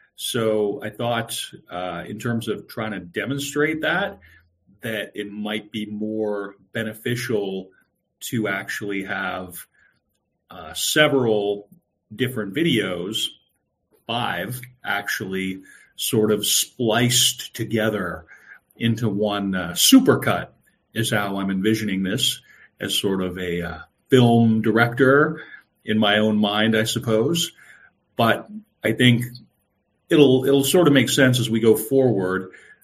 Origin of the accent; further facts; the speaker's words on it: New Brunswick, Canada; I'm originally from Bredeton, New Brunswick, which is this background where I am right now.